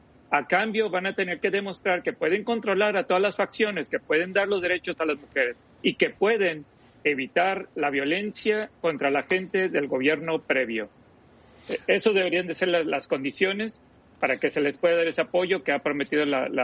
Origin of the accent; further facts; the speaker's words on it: United States; influir y llevar la democracia al mundo debe de ser una cosa que hacemos, por ejemplo, como americanos